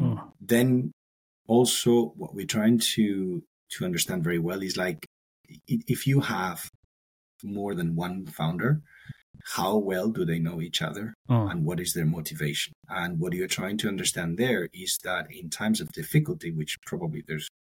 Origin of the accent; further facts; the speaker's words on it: Spain; I'm from Spain.